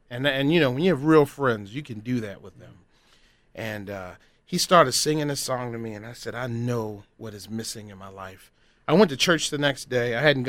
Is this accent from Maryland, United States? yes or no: yes; Baltimore, Maryland, United States; Actually, I'm from Baltimore, Maryland. I was born in the late 60s, 1968 to be exact. And so I grew up in a very humid climate and stayed in Baltimore until I went off to college, University of Maryland